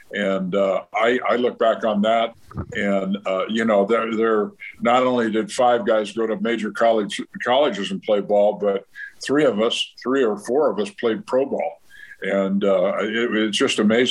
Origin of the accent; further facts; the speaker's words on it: San Diego, California, United States; And I ended up growing up in San Diego